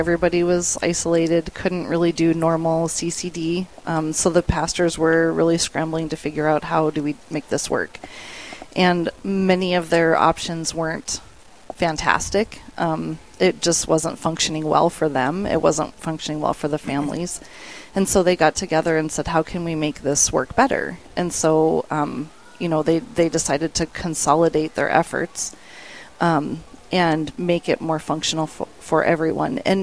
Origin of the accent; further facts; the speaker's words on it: Dickinson, North Dakota, United States; born there; also born or lived in Colorado; I was born here in Dickinson, went to DSU, got my degree in elementary education.